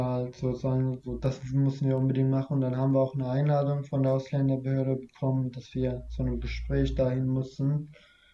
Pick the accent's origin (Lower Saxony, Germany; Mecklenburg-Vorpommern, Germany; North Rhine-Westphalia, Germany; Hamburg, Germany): North Rhine-Westphalia, Germany; Rheda-Wiedenbrück; Reda Wiedenbruck ist meine Heimat, so meine Stadt. Und das sagt auch meine ganze Familie.